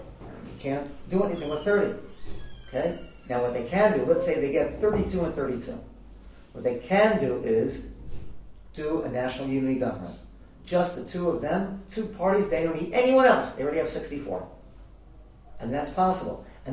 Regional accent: United States; we take it for granted because we grew up in American democracy

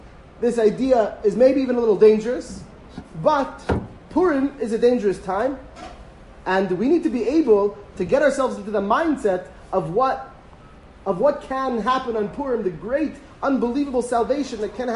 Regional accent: Philadelphia, Pennsylvania, United States; I'm from Philadelphia.

